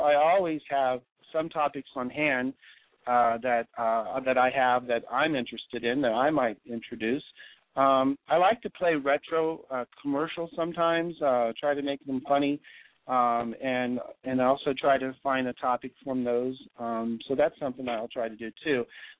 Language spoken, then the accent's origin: English; Ohio, United States; now in San Francisco, United States; I'm originally from Ohio, but I live in San Francisco for the last 20 years.